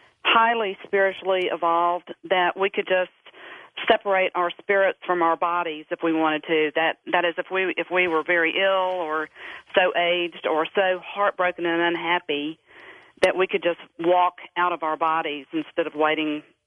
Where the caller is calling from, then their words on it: North Carolina, United States; from North Carolina.